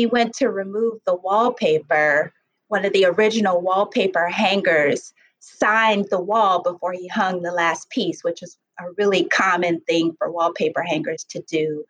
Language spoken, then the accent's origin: English; Detroit, Michigan, United States; also born or lived in Baltimore; So I was born in Baltimore and I was raised in Detroit.